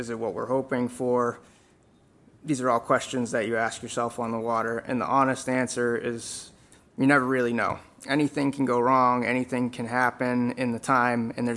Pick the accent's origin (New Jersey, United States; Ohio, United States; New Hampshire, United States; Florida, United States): New Hampshire, United States; Hampton; I grew up in Hampton, New Hampshire, around the area. I fish out of Hampton, and I got a little story for you today.